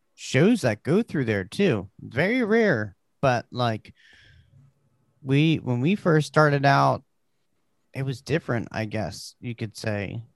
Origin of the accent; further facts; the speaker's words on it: Baltimore, Maryland, United States; I'm not used to like the country type life. Because I grew up in Baltimore